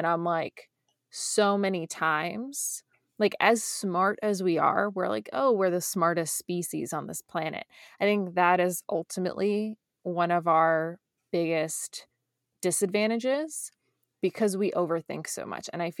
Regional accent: New York City, New York, United States; Well, you know, I grew up in New York City. I don't know if you knew that.

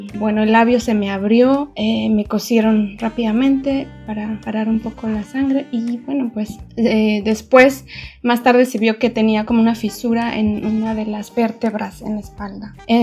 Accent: Mexico City, Mexico; now in Donauwörth, Germany; Bueno, yo soy de la Ciudad de México, viviendo en Alemania desde hace 7 años. En Augsburg estuve, en abril nos mudamos a Donauwörth, que es una ciudad un poco más al norte, pero en Bayern, en Baviera, entonces estamos acá por el sur de Alemania.

